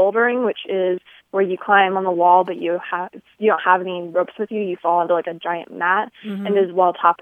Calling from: Omaha, Nebraska, United States; I'm from Omaha, Nebraska.

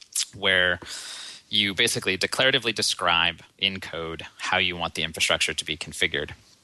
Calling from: Seattle, Washington, United States; I'm calling from OpsCode headquarters in Seattle.

